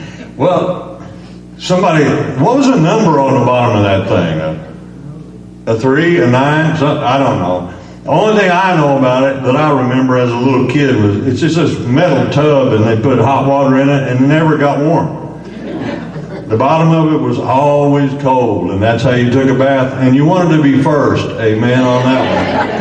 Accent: West Frankfort, Illinois, United States; also born or lived in Benton / Thompsonville; I am from West Frankfort, Benton, and Thompsonville. I went to school in Thompsonville.

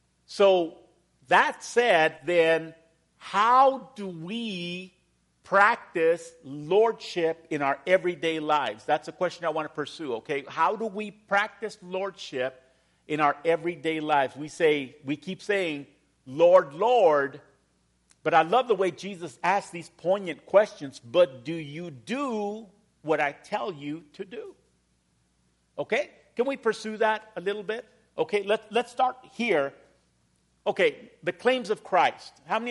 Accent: Mexico; I come from Mexico

